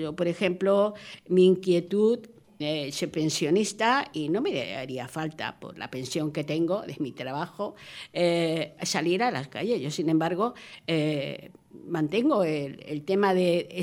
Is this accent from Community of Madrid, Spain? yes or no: yes; Madrid, Community of Madrid, Spain; yo soy de Madrid, nacida en Madrid, por parte de padre castiza. Lo que pasa es que mi padre se fue a hacer la mili a Ceuta, mi madre era una migrante de Málaga y ya pues hay una mezcla.